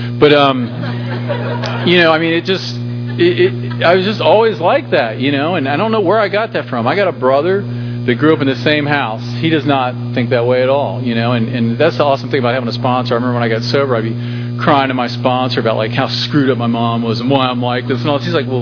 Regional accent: Loveland, Ohio, United States; it was a little town called Loveland, Ohio. That's where I grew up.

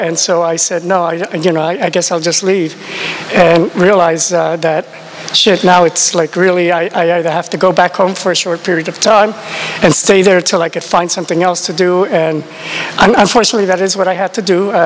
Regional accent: New York City, New York, United States; At the time, you know, growing up, I grew up in New York City. I don't remember ever hearing about AA. I didn't find out about AA till I was in Florida.

